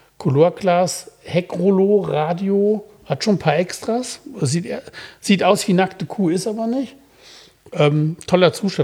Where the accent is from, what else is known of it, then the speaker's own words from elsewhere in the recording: North Rhine-Westphalia, Germany; Ich bin ja im Siegerland groß geworden.